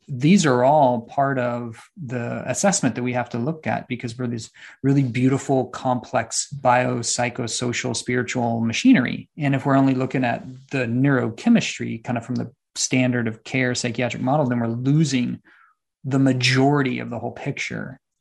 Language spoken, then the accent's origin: English; San Antonio, Texas, United States; Right now I'm in Austin, Texas, back home. I'm from San Antonio in Austin.